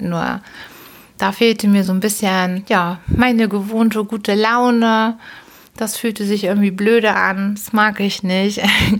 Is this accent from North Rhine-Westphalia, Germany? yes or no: no; Hamburg, Germany; als gebürtige Hamburgerin, als Hamburger Dern